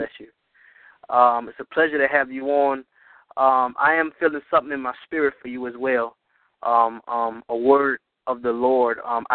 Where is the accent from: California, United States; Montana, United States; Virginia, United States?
Virginia, United States; Virginia, my home state